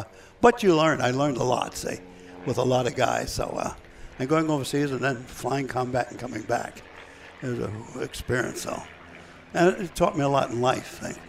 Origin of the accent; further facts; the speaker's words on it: Philadelphia, Pennsylvania, United States; Well, I grew up in Philadelphia, South Philadelphia, and I graduated from high school in June of 42.